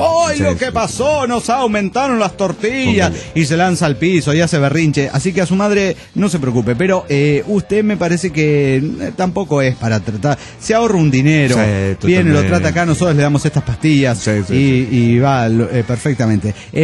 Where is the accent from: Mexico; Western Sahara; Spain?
Mexico; Mexico City; Soy el Tacuben del DF mexicano.